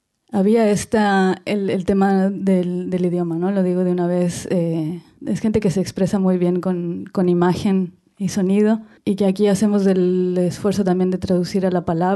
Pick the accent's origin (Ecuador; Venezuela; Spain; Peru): Ecuador; moved away; yo vengo de Ecuador y podemos tejer una alianza aquí